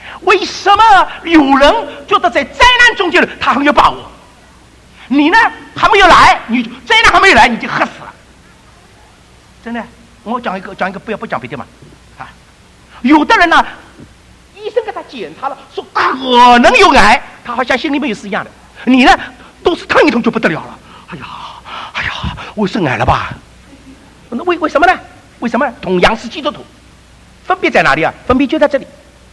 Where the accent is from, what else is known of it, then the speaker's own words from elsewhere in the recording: Shanghai, China; 第一个原因，我是个上海人